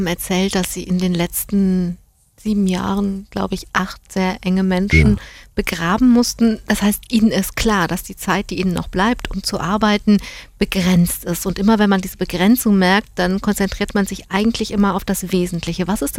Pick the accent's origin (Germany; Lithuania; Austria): Germany; Eifel; Ich bin in der Eifel groß geworden.